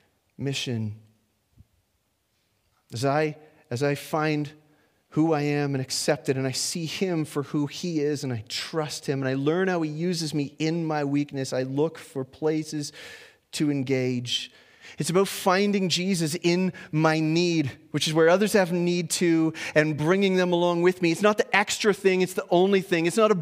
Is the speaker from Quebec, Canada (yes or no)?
no; Toronto, Ontario, Canada; when I was a kid, I have all these wonderful memories of coming up to Cookstown, and we came from Toronto.